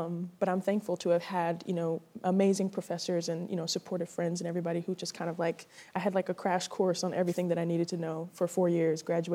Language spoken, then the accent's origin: English; New York City, New York, United States; I grew up in the Bronx, New York.